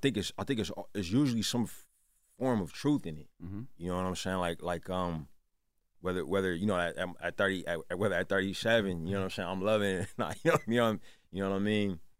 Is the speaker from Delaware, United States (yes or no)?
no; Richmond, California, United States; also born or lived in Oakland; But you know, like I was like 8 or 9, we moved to Richmond.